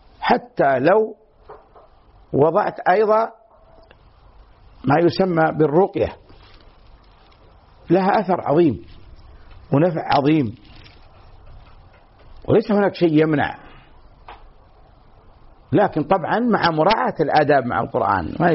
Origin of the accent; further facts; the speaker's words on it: Saudi Arabia; now in Kuwait; الجرائد عندنا بالسعودية